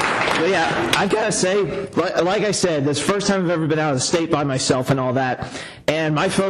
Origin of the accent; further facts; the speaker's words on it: Alabama, United States; Well, I don't exactly sound like I'm from Alabama, so they might not.